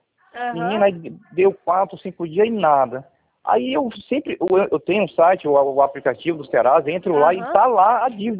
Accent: Porto Velho, Rondônia, Brazil; eu sou aqui de Porto Velho, Rondônia.

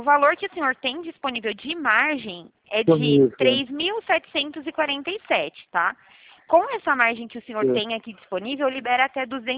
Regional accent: Araras, São Paulo, Brazil; eu sou da cidade de Araras, do interior de São Paulo, um pouquinho longe.

